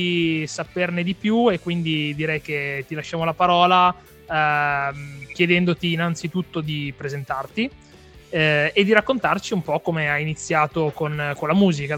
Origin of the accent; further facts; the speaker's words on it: Marche, Italy; per me che sono marchigiano